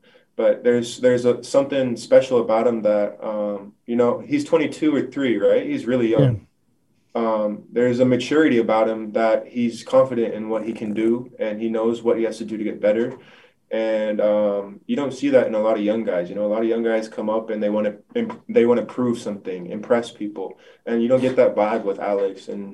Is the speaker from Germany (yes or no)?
yes; Germany; moved away; And to think, you know, that I came from Germany and you know, I get a little emotional because it's crazy.